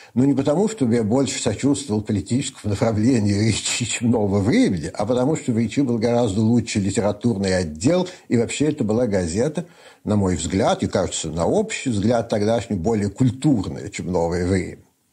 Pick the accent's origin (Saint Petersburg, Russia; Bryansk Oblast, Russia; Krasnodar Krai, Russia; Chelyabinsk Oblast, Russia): Saint Petersburg, Russia; born there; Я родился в Петербурге в 1995 году.